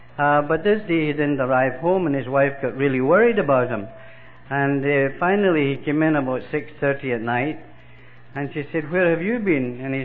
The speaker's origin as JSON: {"language": "English", "region": "Scotland", "country": "United Kingdom", "tie": "born there", "said": "I was born in Scotland, and I'm half Irish and I'm half Scots."}